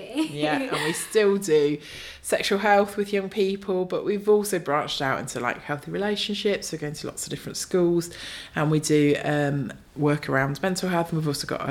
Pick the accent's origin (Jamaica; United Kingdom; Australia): United Kingdom; East Midlands; moved away as an adult; now in Bradford, United Kingdom; I moved to Bradford by choice. I grew up in Northamptonshire and moved here to study.